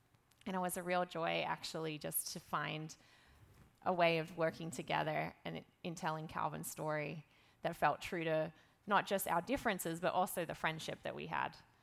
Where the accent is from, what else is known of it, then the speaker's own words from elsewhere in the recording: Australia; I'm very ashamed of that as an Australian, and feel a lot of responsibility as a colonizing country to respond to that great harm.